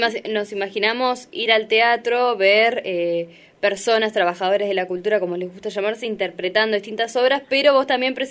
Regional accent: Córdoba, Argentina; de Córdoba y soy nacional.

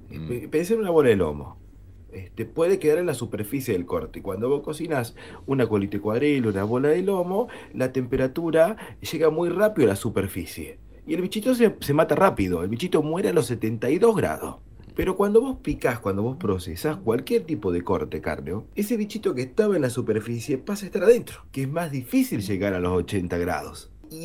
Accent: Argentina; Nosotros siempre como argentinos estamos en el top 10

